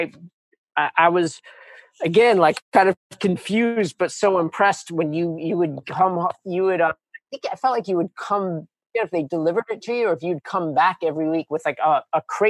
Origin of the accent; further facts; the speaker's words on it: New York City, New York, United States; growing up in New York City